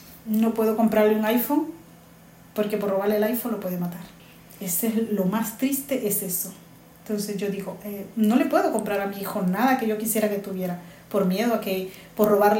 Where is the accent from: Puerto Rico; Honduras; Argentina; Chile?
Honduras; now in Spain; yo vengo de Honduras a España.